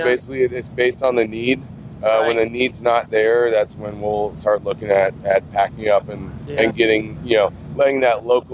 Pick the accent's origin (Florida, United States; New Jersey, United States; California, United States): Florida, United States; Orlando; My home is Orlando, Florida.